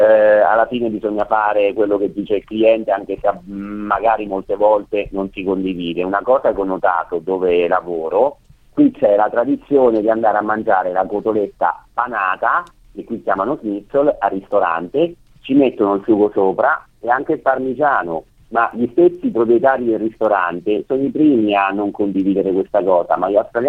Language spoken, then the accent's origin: Italian; Marche, Italy; io vengo dalle Marche, dalla zona montana, e dalla provincia di Macerata